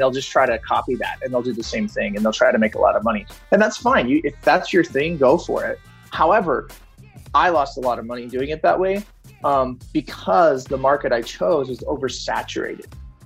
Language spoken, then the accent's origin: English; Fort Collins, Colorado, United States; I'm from Fort Collins, Colorado